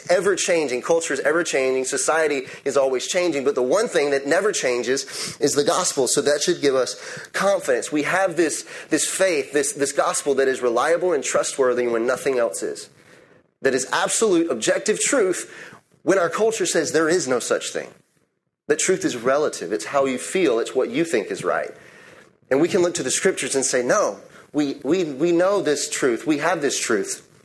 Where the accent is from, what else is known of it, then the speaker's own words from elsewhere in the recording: the South, United States; Like, I grew up in the South, and that is still a thing. If I go home and my hat is on at the table, I will get slapped in the face by my grandmother.